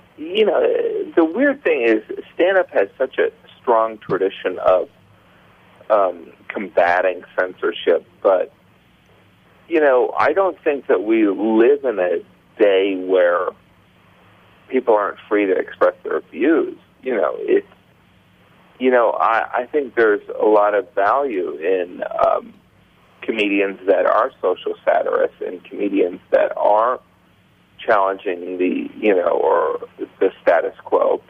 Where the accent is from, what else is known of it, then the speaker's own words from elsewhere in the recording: Indiana, United States; moved away as an adult; growing up in Indiana, there's a lot of people that have my kind of point of view on that. You know, I was shocked when I moved to New York to work in advertising how often people would curse.